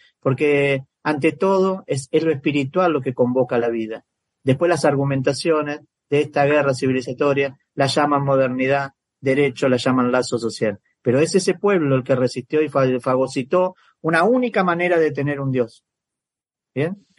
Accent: Argentina; now in Brazil; Yo me siento argentino y hoy en día totalmente brasilero.

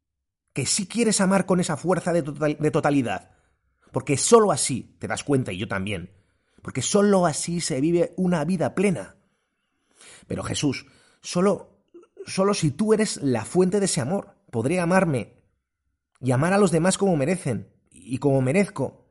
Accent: Spain; en mi país, España

